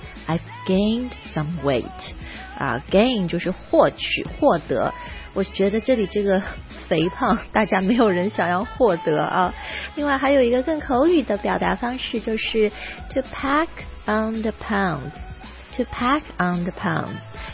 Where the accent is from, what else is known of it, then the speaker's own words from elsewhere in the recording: China; 觉得就是我们中国人都很诚实